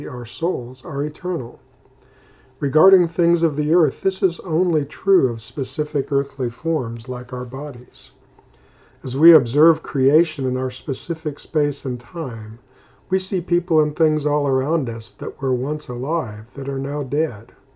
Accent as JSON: {"language": "English", "region": "Kansas", "country": "United States", "said": "There is geological evidence that my home state of Kansas was once a vast ocean"}